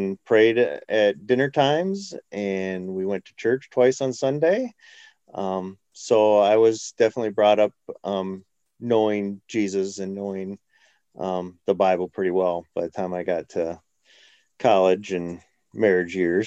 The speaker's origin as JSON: {"language": "English", "region": "California", "country": "United States", "tie": "born or raised there", "said": "I grew up in Southern California to a missionary dad."}